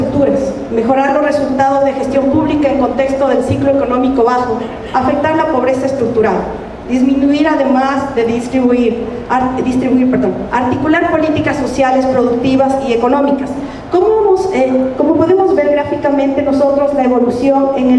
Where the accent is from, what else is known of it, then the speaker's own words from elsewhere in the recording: Ecuador; yo vengo de Ecuador, un país con más de 16 millones de habitantes, con cuatro regiones: Sierra, Costa, Amazonía y la región insular, Galápagos.